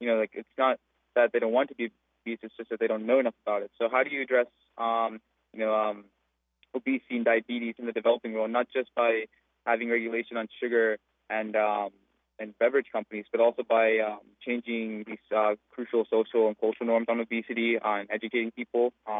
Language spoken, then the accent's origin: English; India; I come from India, for instance